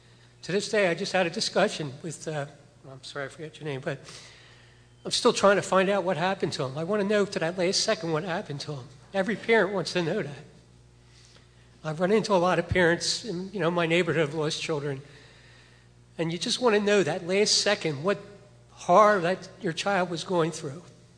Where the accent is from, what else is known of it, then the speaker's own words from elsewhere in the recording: Orland, Pennsylvania, United States; I'm from Orland, Pennsylvania.